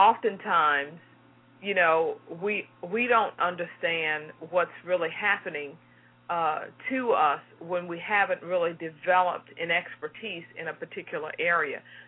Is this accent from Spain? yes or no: no; Houston, Texas, United States; You want to go in the bayou? Because I'm from Houston, Texas.